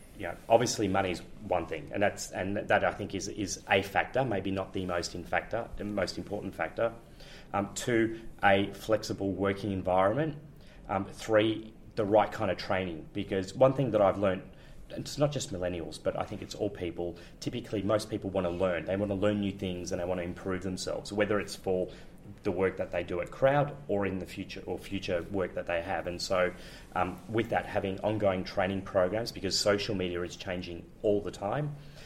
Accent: Melbourne, Victoria, Australia; moved away as an adult; now in Amsterdam, Netherlands; I'm originally from Melbourne. I'm a Melbourne boy, in fact, from Richmond. And about 3.5 years ago, in order to be as close to the company as possible, I moved myself and my family to Amsterdam

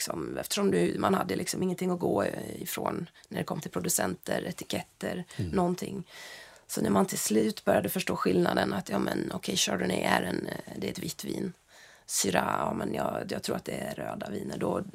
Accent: Värmland, Sweden; Ja, jag är en vinintresserad värmlänning helt enkelt.

